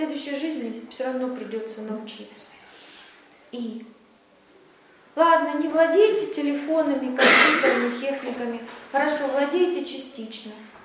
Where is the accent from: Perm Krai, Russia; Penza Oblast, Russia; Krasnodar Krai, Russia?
Krasnodar Krai, Russia; now in Moscow, Russia; Я вам с Кубани в Москву проехала 1500 километров.